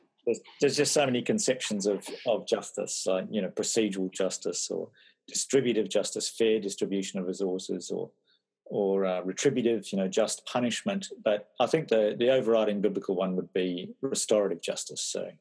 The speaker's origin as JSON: {"language": "English", "country": "Papua New Guinea", "tie": "born or raised there", "lives_now": "Australia", "said": "I was brought up in Papua New Guinea, so that gives me a bit of a different perspective, I think, to most Anglo-Australians. So that was my home country. So coming to terms with being an Australian was a long and complex process."}